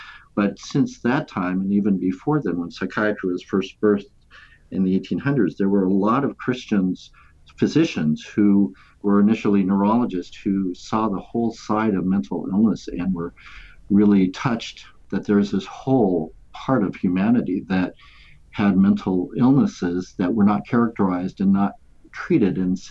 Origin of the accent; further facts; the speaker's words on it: California, United States; I was raised in Southern California, had a grandmother who took care of me while my parents were at work.